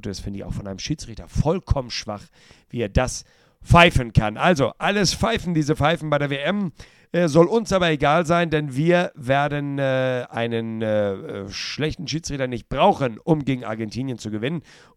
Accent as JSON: {"language": "German", "region": "Hamburg", "country": "Germany", "said": "als Hamburger meine Sympathie natürlich Buller Rouge und Van der Vaart"}